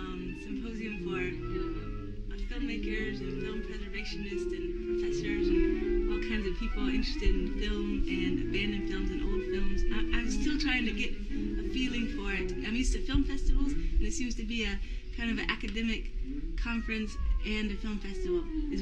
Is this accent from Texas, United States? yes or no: no; Columbia, South Carolina, United States; also born or lived in New Orleans; Well, I grew up here in Columbia, South Carolina, but recently I was living in New Orleans